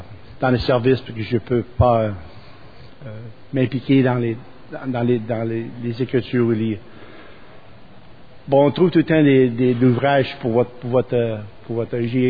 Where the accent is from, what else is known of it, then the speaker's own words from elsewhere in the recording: Hartford, Connecticut, United States; Je suis de Hartford, Connecticut. Et je parle français